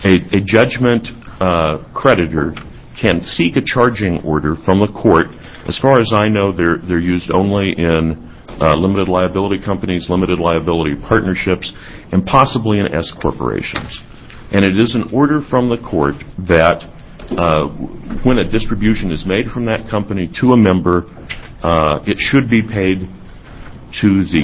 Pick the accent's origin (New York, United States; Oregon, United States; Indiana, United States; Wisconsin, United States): Oregon, United States; Corvallis; I am from Corvallis